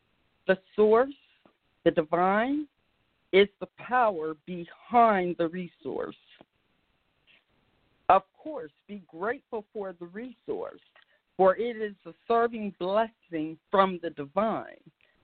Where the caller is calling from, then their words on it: Bridgeton, New Jersey, United States; I'm broadcasting from Bridgeton, New Jersey